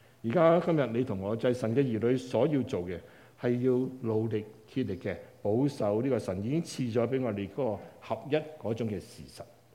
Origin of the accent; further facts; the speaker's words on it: Qingyuan, Guangdong, China; 前一兩個禮拜問過邊個同我鄉下嘅，好難得多一個弟兄舉手。咁而家發現都有三個至四個係清遠嘅人啦